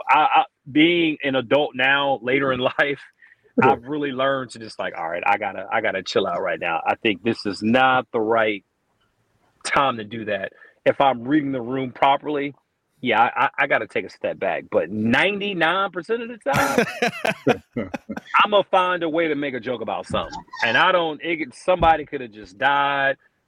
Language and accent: English; Copper Cove, Texas, United States; You know, I'm from Texas. Maybe I'm a little biased, but I think Texas is king of football